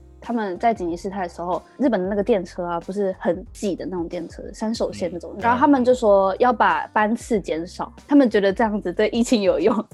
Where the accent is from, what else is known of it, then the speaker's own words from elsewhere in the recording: Taiwan; now in Japan; 对，真的就是说我是台湾人